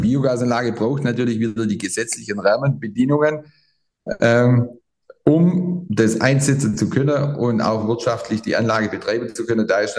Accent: Baden-Württemberg, Germany; Ich komme aus dem Schwarzwald

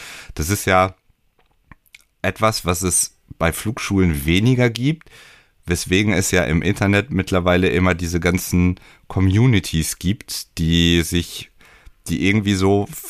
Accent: Hameln, Lower Saxony, Germany; ich bin ja in Hameln groß geworden

